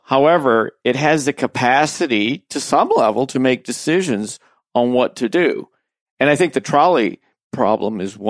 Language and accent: English; Midwest, United States; So I grew up in the Midwest, lots of four-way stops.